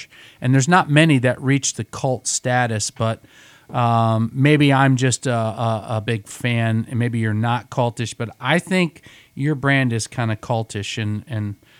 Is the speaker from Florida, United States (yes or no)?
no; Grand Rapids, Michigan, United States; when I tell people I'm from Grand Rapids, Michigan, they're just like, oh, yeah, you guys got a lot of beer going on there, don't you?